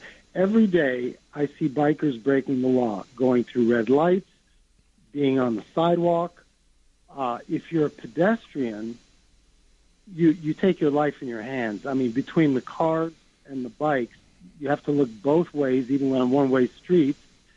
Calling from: New York, United States; from New York.

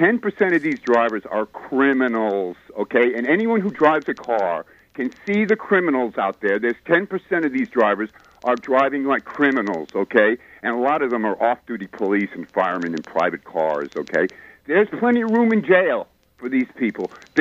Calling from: White Plains, New York, United States; I'm up in White Plains

